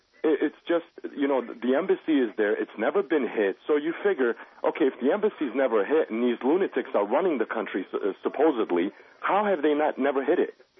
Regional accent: United States; also born or lived in Iraq; I'm an Assyrian, ex-Iraqi. You know, I was born there, but I was raised in America.

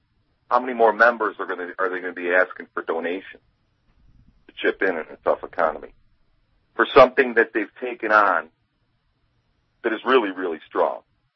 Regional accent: Wisconsin, United States; I'm from Wisconsin. I live in Wisconsin.

